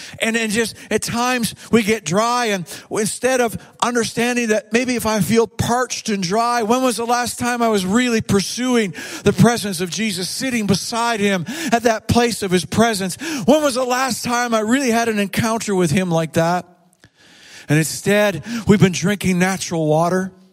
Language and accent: English; Ontario, Canada; now in Eastern Ontario, Canada; I'm from Western Ontario originally, but we have spent now most of our lives here.